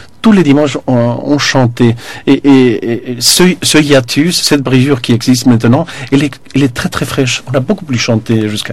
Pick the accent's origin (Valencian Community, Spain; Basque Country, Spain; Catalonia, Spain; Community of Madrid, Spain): Basque Country, Spain; C'était deux chansons dans mes deux langues maternelles, puisque je suis basque de l'autre côté